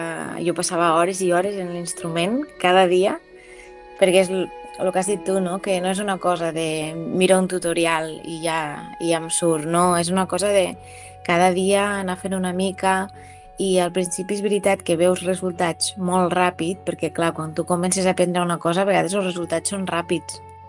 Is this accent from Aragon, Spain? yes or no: no; La Ràpita, Catalonia, Spain; soc de la Ràpita, i actualment sóc músic professional